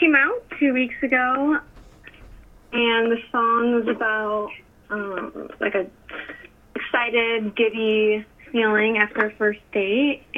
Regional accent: Chicago, Illinois, United States; We're from Chicago, make alternative rock music.

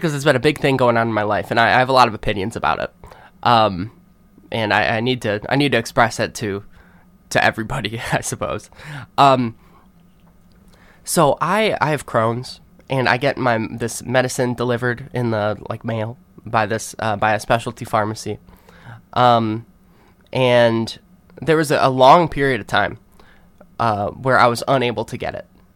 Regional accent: Illinois, United States; Back where I'm in my hometown in Illinois, it doesn't get that way too often.

